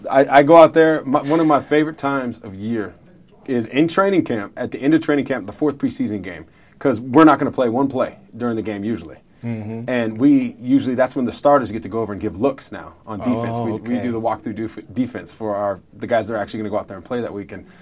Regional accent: California, United States; Southern California, surfing. That was kind of what I did.

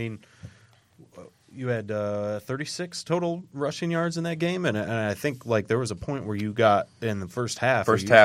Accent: New York, United States; I'm from New York originally. Everything's fast paced.

